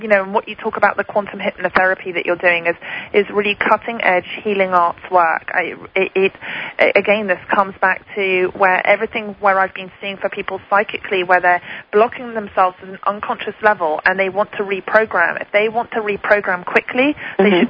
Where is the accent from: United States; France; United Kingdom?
United Kingdom; he made a lot of fun for me of me being British